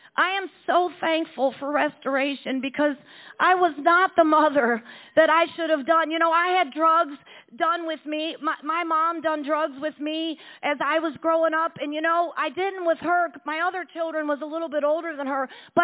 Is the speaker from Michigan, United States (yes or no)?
yes; Detroit, Michigan, United States; now in Waynesboro, United States; So I grew up in Detroit, Michigan, and I had lived in Waynesboro for 36 years, but I originally grew up in Detroit, Michigan.